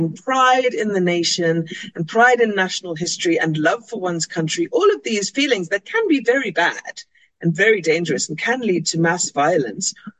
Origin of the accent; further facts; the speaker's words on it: South Africa; But it was so interesting to be in Mexico as a South African